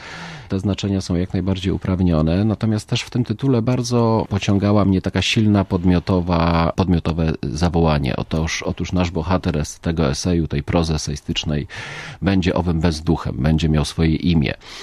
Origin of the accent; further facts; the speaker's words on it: Gliwice, Silesian Voivodeship, Poland; co jest chyba zrozumiałe, bo jestem gliwiczaninem